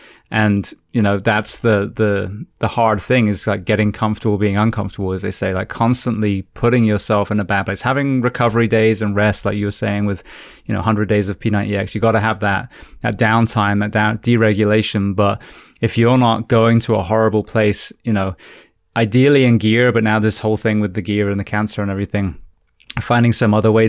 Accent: England, United Kingdom; I'm from England. I'm from a cold, wet, you know, little island in the middle of the Atlantic.

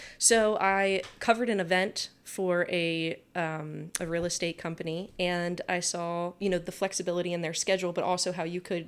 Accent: Collegeville, Pennsylvania, United States; Originally, I am from PA, Collegeville, Pennsylvania. It's right outside King of Prussia.

